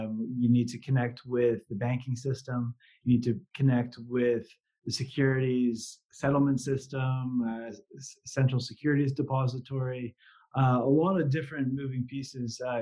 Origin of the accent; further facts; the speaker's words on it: Canada; moved away as an adult; now in United Kingdom; I'm originally from Canada and came over to the UK about 3 years ago with my job.